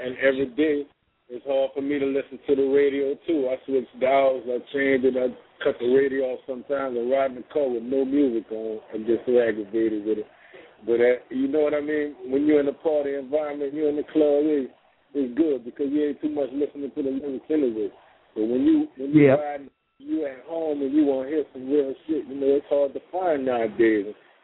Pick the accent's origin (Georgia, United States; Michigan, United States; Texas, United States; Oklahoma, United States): Georgia, United States; Atlanta; shout out Atlanta, my hometown, New Orleans, hard head for life, baby